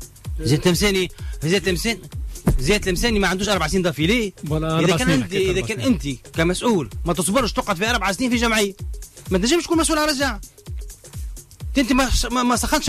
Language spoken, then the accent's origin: Arabic; Ben Guerdane, Medenine, Tunisia; نجم انا ما نزفرش بنقردان